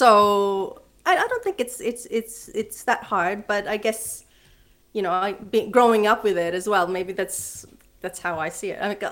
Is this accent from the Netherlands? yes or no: no; Philippines; accent: American Filipino; I guess because my accent, if you notice, it still has a bit of like an American Filipino. Growing up like that, like I'd had teachers even commenting on it